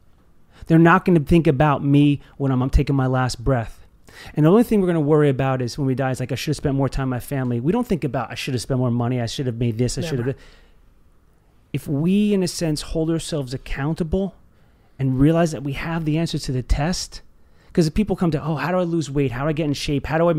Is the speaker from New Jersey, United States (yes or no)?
yes; Cedar Grove, New Jersey, United States; We grew up actually in Cedar Grove, New Jersey.